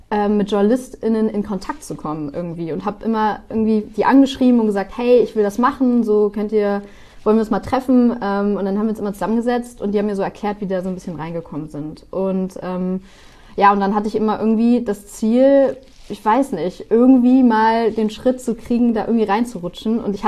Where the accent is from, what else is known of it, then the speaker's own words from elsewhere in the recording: Bremen, Germany; ich komme aus Bremen, das heißt, wir haben immer NDR und Radio Bremen geschaut.